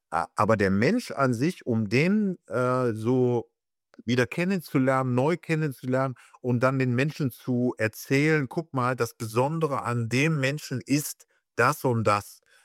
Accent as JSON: {"language": "German", "town": "Brauweiler", "region": "North Rhine-Westphalia", "country": "Germany", "tie": "born or raised there", "said": "der kommt aus unserem Dorf Brauweiler bei Pulheim"}